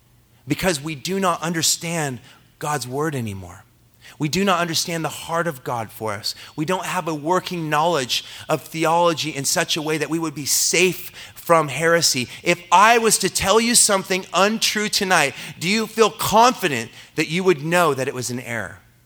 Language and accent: English; Longview, Washington, United States; where I'm from, Longview, Kelso. I came from Longview, Kelso. And it is a pretty sketchy town.